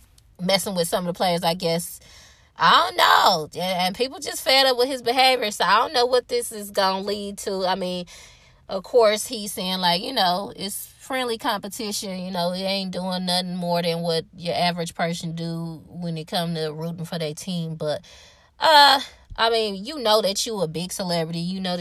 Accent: Milwaukee, Wisconsin, United States; Of course, I'm from Milwaukee, Wisconsin

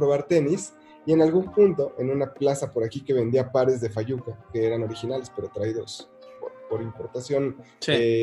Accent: Mexico City, Mexico; soy de la Ciudad de México

